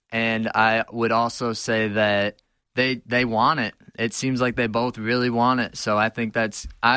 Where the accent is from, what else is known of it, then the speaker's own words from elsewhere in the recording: Traverse City, Michigan, United States; I'm from Traverse City. I graduated from Kingsley, which is just south of Traverse City.